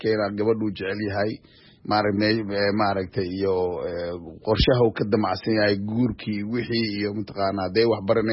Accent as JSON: {"language": "Somali", "town": "Mogadishu", "region": "Banadir", "country": "Somalia", "tie": "born or raised there", "also_born_or_lived": "Barawe", "said": "magaala xeebeed aan ku dhashay magaalada Baraawe xamarjabna waa ku koray"}